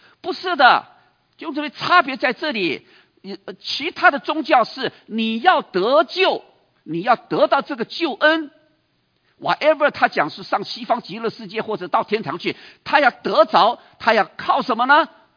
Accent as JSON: {"language": "Chinese", "country": "China", "said": "我们中国人"}